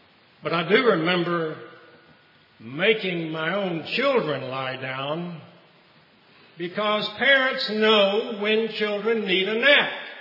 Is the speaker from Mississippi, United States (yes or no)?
yes; Mississippi, United States; moved away; I grew up in South Mississippi, but I have lived in New England for nearly 30 years, and my accent has gradually moved up the eastern seaboard.